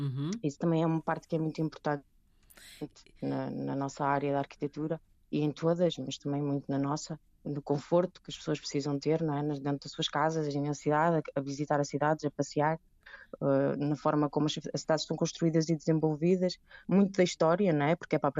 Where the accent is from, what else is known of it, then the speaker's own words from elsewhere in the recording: Penafiel, Norte, Portugal; born there; estudei em Lisboa, como falou, eu nasci no norte de Portugal, em Penafiel.